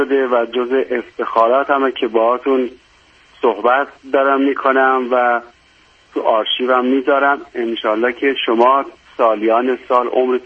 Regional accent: Ahvaz, Khuzestan, Iran; moved away as an adult; now in Mashhad, Iran; من 20 سالم بود از اهواز اومدم مشهد، ازدواج کردم

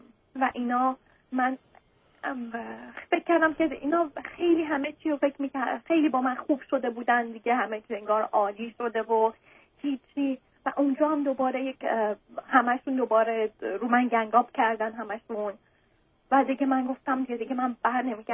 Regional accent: Iran; من آقا تو اون روزی که من از ایران اومدم بیرون دست از سر من برنست.

